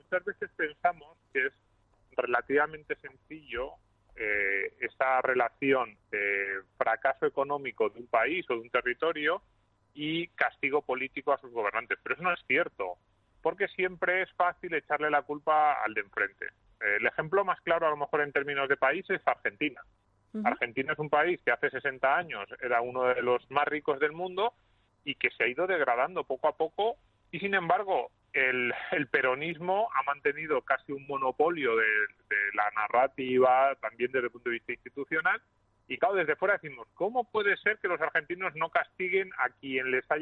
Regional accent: Catalonia, Spain; ni yo como ciudadano catalán

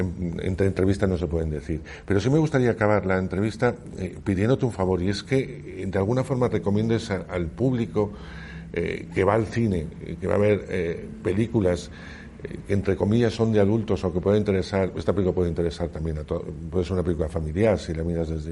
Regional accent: Madrid, Community of Madrid, Spain; born or raised there; also born or lived in Palencia

